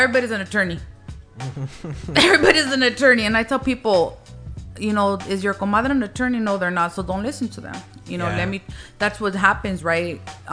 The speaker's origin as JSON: {"language": "English", "town": "Wilmington", "region": "California", "country": "United States", "tie": "born or raised there", "also_born_or_lived": "Harbor City", "said": "So I grew up in Wilmington. I was born in Harbor City, across the street from Parque de los Patos, right?"}